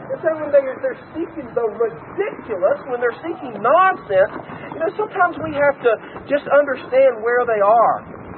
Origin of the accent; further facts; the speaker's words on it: Southern United States, United States; I'm from the South.